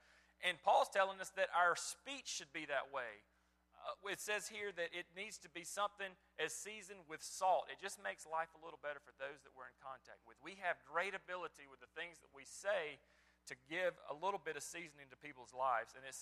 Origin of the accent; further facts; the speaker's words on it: United States; And as an American, we say, hey, we have free speech, but we're first a Christian, right?